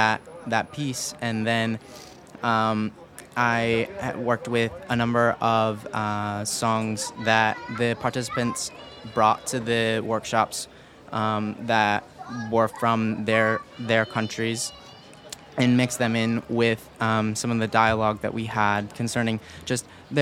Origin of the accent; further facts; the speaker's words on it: United States; now in Spain; I'm from the United States